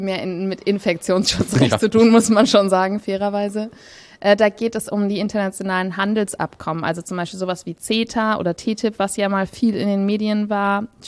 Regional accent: Germany; weil ich bin ja eine Deutsche und ich brauche ja mein Jodeldiplom.

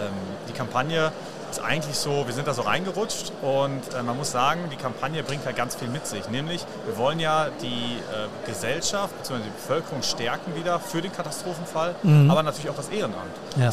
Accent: Gelsenkirchen, North Rhine-Westphalia, Germany; Ich komme auch aus Nordrhein-Westfalen bzw. aus Gelsenkirchen

